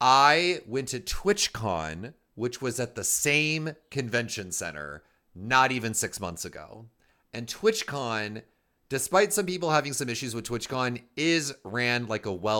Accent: Nebraska, United States; So growing up in Nebraska, there are two things I always wanted to do being a little nerd growing up.

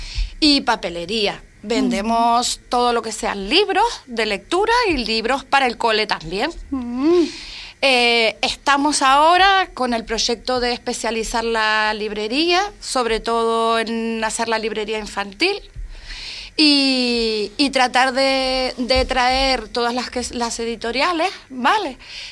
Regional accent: Argentina; now in Fuerteventura, Spain; Pues vengo desde Argentina y Fuerteventura es mi casa, ahora es mi primera casa, ¿no? A pesar de que estoy en Argentina, pero bueno, Fuerteventura ahora es mi vida.

